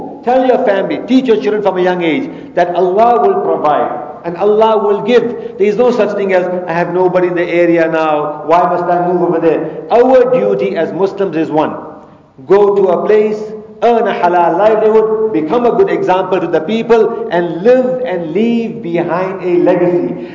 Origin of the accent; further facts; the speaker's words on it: South Africa; Some countries, like for example, I come from South Africa. We know what's happening there.